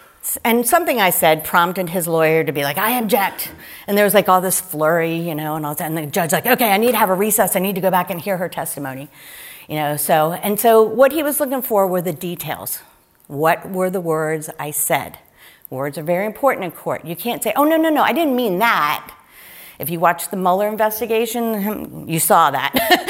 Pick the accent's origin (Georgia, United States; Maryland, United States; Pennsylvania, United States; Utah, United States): Maryland, United States; Clarksville; I grew up in Clarksville in Howard County. … And I was raised Catholic, and I went to St. Louis Catholic School in Clarksville.